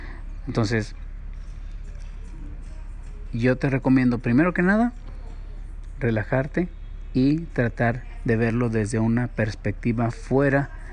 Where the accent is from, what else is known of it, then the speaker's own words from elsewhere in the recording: Mexico; Yo soy de México y aquí no tenemos esa cultura de prevención en muchas de las cosas.